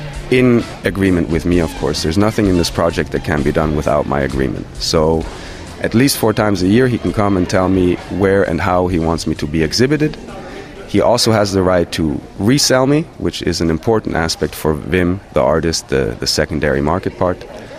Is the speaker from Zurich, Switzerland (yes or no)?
yes; Zurich, Switzerland; I'm 35 years old. I'm from Zurich, Switzerland.